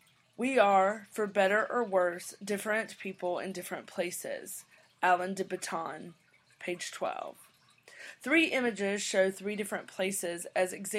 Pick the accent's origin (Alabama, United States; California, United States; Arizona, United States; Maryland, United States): Alabama, United States; Mobile; And the third is a cafe restaurant in my hometown of Mobile, Alabama.